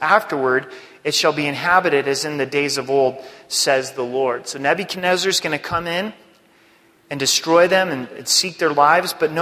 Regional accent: Oregon, United States; You know, I grew up in Oregon, and there's a lot of great trees

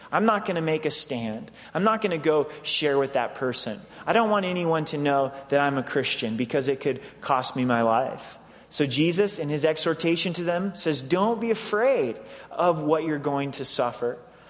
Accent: United States; I am an American. I don't like suffering.

